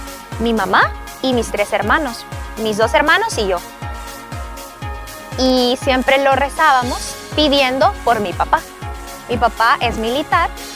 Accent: Honduras; tengo 28 años y soy de Honduras.

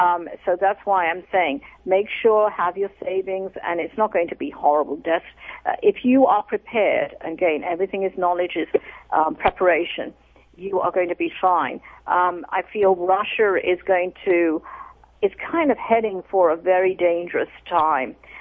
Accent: England, United Kingdom; You know, I grew up in England.

